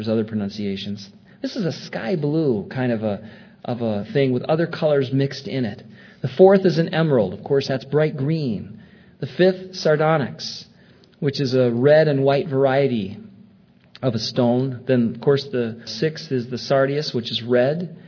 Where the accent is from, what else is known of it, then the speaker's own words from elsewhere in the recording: Michigan, United States; this is the thing that I felt so strongly when I was growing up in Michigan.